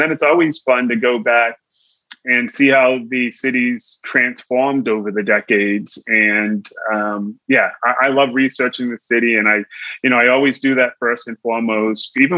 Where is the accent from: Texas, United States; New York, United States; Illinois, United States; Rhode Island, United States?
Rhode Island, United States; Pawtucket; my dad was born and raised in Pawtucket, Rhode Island. He still lives there. Literally, my parents still live in the same house that I grew up in, and that was the house my dad grew up in.